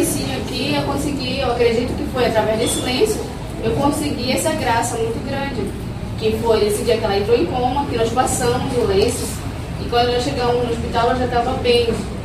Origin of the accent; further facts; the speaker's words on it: Belém, Pará, Brazil; sou de Belém do Pará